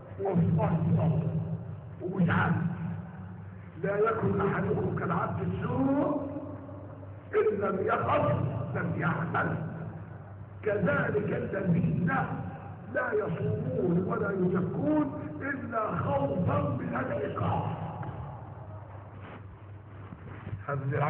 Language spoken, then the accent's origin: Arabic; Egypt; بلدنا مصر، مصر العزيزة، مصر الغنية، مصر القوية على حافة الهلاك